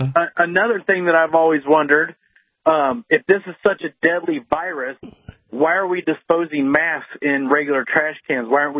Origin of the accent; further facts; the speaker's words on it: Iowa, United States; now in Kentucky, United States; And also, I'm from Iowa. I just moved to Kentucky.